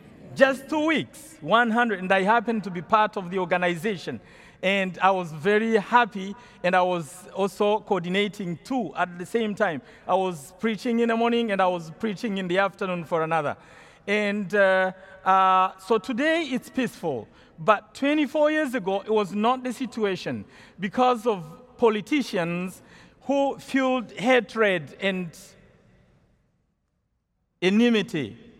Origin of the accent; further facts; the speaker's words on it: Rwanda; English is a second language; now in United States; As they told you, I come from Wima in California, where I teach in the Department of Theology. But originally, I come from Rwanda, a very small country in East Central Africa.